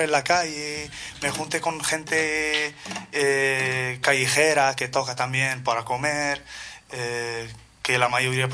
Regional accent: Morocco; Yo soy de Marruecos.

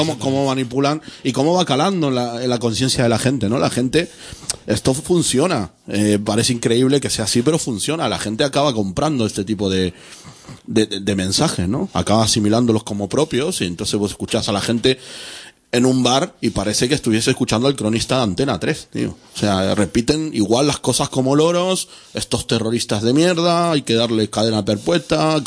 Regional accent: Argentina; Yo que vengo de Argentina, sí que hay...

